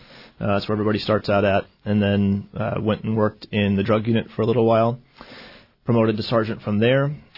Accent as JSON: {"language": "English", "town": "Juneau", "region": "Alaska", "country": "United States", "tie": "born or raised there", "also_born_or_lived": "Minnesota", "said": "Yeah, so I was born and raised here in Juneau, left to Minnesota for a while, went to college there, came back when I found a job opening here"}